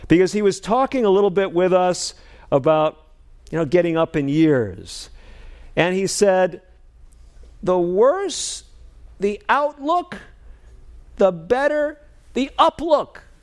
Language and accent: English; Chicago, Illinois, United States; moved away; I came from the Midwest, so I'm actually ministering not all that far from where I lived. I grew up in the Chicago area. And came out to Southern California.